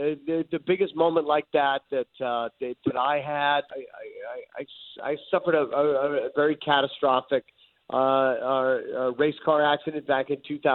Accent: Canada; growing up in Canada myself

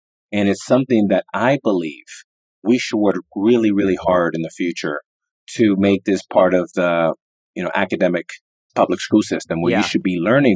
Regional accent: Miami, Florida, United States; You know, when you're growing up in Miami and you're playing ball at the Boys and Girls Club and you go to a school that you like and you have cable TV

